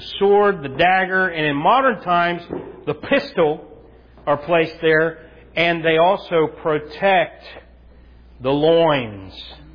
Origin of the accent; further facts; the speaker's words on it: Ohio, United States; moved away; I was from Southern Ohio, and I came straight up Route 23. Why? There were no jobs down there, and it got me away from those influences.